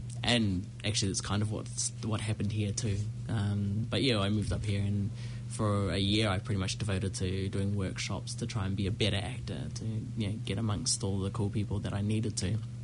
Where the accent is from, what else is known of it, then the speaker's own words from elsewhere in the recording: Rotorua, Bay of Plenty, New Zealand; No, I grew up in Rotorua.